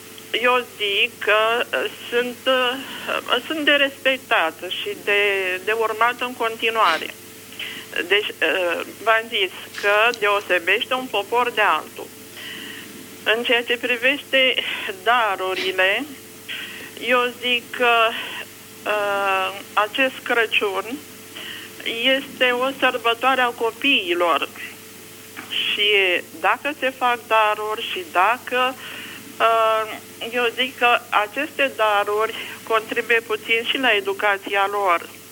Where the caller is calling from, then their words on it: Bucharest, Romania; din București.